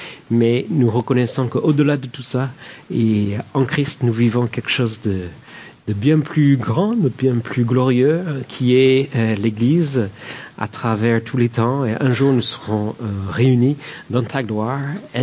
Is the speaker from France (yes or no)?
no; California, United States; En Californie, là où j'ai grandi, pays de tremblements de terre, vous savez.